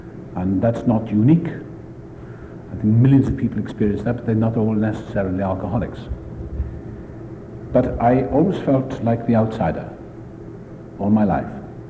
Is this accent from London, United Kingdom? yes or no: no; Wales, United Kingdom; born there; I was born in South Wales.